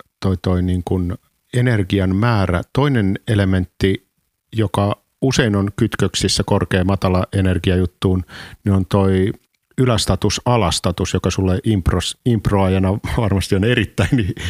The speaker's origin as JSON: {"language": "Finnish", "town": "Tervakoski", "region": "Tavastia Proper", "country": "Finland", "said": "mä oon Tervakoskelta. Molemmat ollaan niin kuin paperiteollisuuspaikkakunnilla ja kunnilta"}